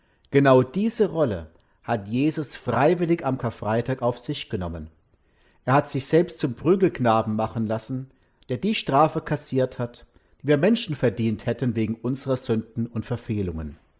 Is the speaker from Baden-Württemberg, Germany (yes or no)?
yes; Mosbach, Baden-Württemberg, Germany; Auf dem Hartberg über meiner Heimatstadt Mosbach steht ein altes Wegkreuz